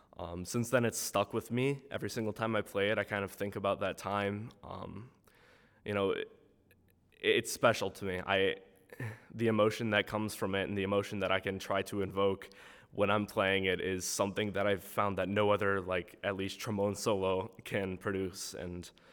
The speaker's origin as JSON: {"language": "English", "town": "Schererville", "region": "Indiana", "country": "United States", "said": "I am 18 years old and I'm from Schererville, Indiana."}